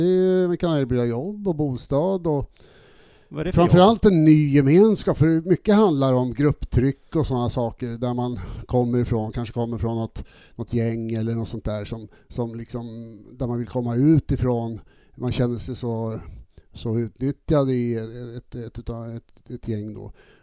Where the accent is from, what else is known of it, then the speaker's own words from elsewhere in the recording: Skåne, Sweden; now in Stockholm, Sweden; Och sen så var jag liksom tjock och fet och jag var skåning. Mm. Kom till Stockholm liksom och blev retad och så.